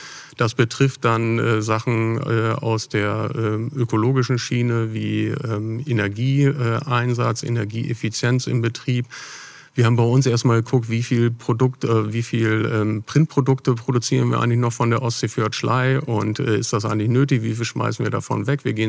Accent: Lower Saxony, Germany; ich bin im Emsland aufgewachsen, ist durchaus vergleichbar, ländlicher Raum.

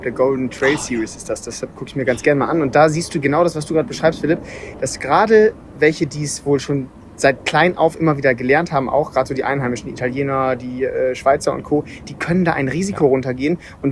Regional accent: Hamburg, Germany; gerade als Hamburger oder norddeutsches Kind ein bisschen üben

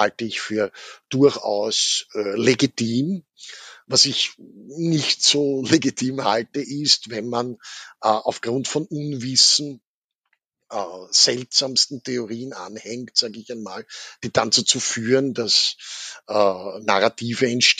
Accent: Austria; wie wir das jetzt als Österreicher aussprechen würden

